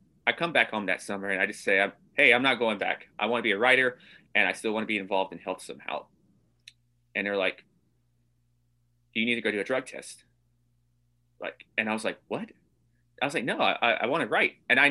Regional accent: Nashville, Tennessee, United States; People in New York, because I'm from Nashville, Tennessee. So New York's very different, to say the least.

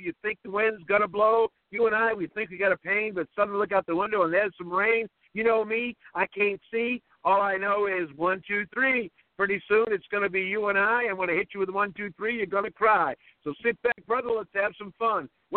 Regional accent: Boston, Massachusetts, United States; Born and brought up in the Boston area.

